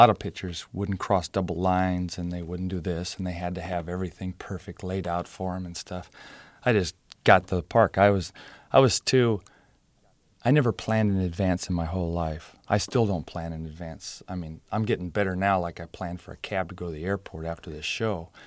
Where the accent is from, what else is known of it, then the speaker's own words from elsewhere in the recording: Boston, Massachusetts, United States; I'm a Bostonian. I would never play for the Yankees.